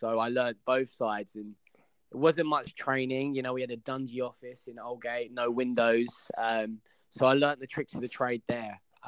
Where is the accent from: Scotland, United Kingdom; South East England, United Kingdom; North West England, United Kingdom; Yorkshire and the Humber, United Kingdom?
South East England, United Kingdom; Gravesend; You know, I grew up in Gravesend, Kent